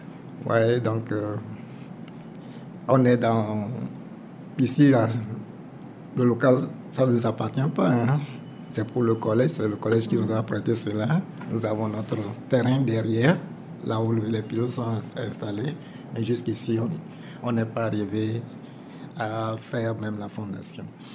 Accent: Plateaux, Togo; first language Ikposo; Et je suis allé faire un peu de traduction de la Bible dans ma langue maternelle, qui est l'Ikoso. Dans la région des plateaux, au niveau d'Atapame.

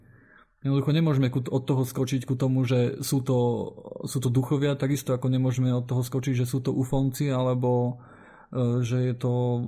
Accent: Hungary; ja som proti tomu odolný, pretože ja som Maďar

